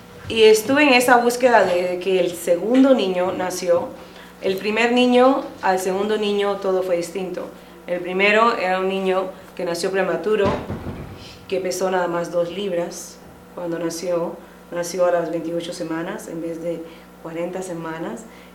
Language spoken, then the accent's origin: Spanish; Panama; now in Wenatchee, United States; vengo de Wenatchee, pero originalmente soy de Panamá